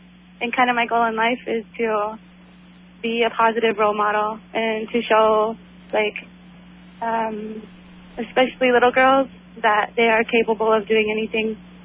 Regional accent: Bozeman, Montana, United States; When I was growing up in Bozeman, that felt normal to me.

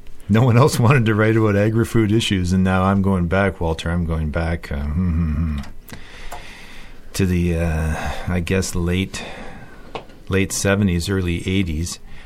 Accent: Mitchell's Bay, Ontario, Canada; I'm from Mitchell's Bay, and Mitchell's Bay is about as big as your nose. It's about 300 people down in near Chatham, actually, Ontario, down near Windsor.

